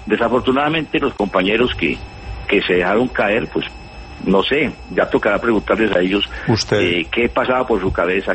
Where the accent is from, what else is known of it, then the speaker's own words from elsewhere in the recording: United States; Yo soy de Estados Unidos